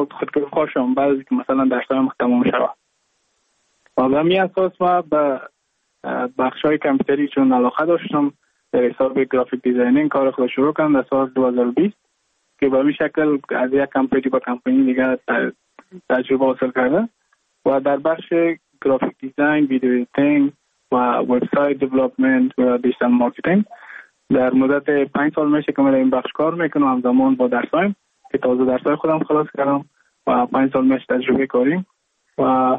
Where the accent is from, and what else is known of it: Mazar-i-Sharif, Balkh, Afghanistan; now in Goa, India